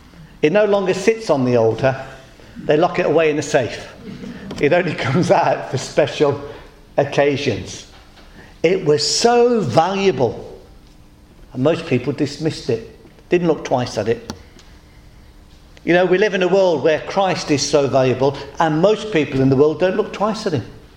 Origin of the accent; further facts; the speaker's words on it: West Midlands, United Kingdom; I grew up in the Midlands, spent most of my life in the Midlands till I moved down south.